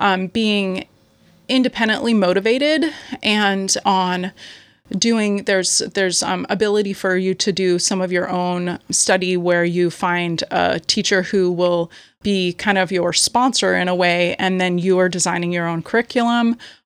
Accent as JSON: {"language": "English", "town": "Port Townsend", "region": "Washington", "country": "United States", "tie": "born or raised there", "also_born_or_lived": "Portland", "said": "I was born in Portland but grew up in Port Townsend. My family had been living in Port Townsend prior to my birth. So in most respects, this feels like my home of origin and definitely where I grew up."}